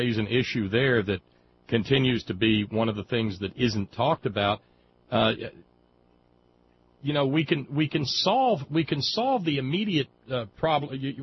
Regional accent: Alabama, United States; accent: southern; where I grew up in Alabama, for instance, and that delightful southern accent with which I grew up

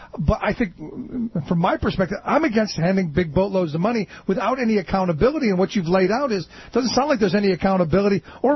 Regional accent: Cleveland, Ohio, United States; where I grew up in Cleveland, we had a mayor who ended up being governor

